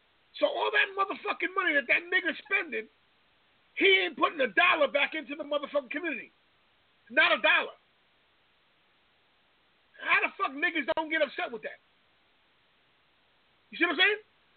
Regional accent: United States; I grew up here in America. I was born and raised here in America.

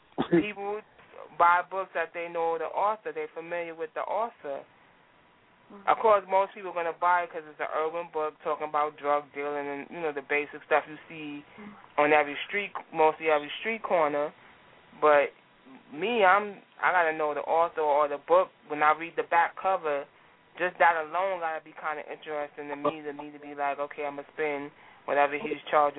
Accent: New York, United States; now in New Jersey, United States; No, I'm in New Jersey, but I'm from New York.

